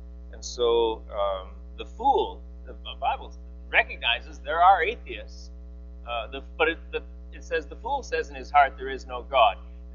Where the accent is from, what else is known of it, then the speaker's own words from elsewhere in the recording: Eau Claire, Wisconsin, United States; moved away as an adult; also born or lived in Boston; and then we're driving back from Eau Claire, Wisconsin, where I grew up